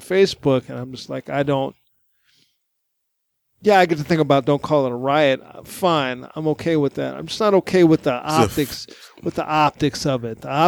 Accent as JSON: {"language": "English", "town": "Waco", "region": "Texas", "country": "United States", "tie": "born or raised there", "said": "Yeah, they've been an active gang since I was a kid growing up in Texas."}